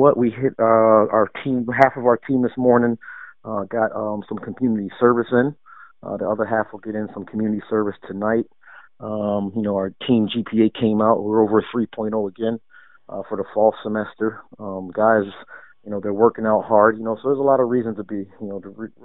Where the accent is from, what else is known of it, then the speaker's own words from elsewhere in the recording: East Coast, United States; growing up on the East Coast, you're playing from like April all the way